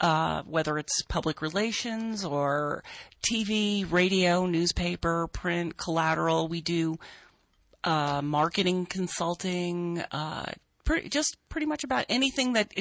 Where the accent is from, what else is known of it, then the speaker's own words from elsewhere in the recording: New Jersey, United States; No, I'm originally from New Jersey, which I do bring up in the book.